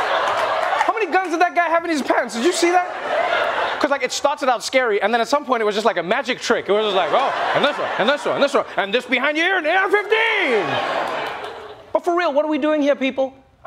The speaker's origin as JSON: {"language": "English", "country": "South Africa", "said": "maybe it's because I'm South African."}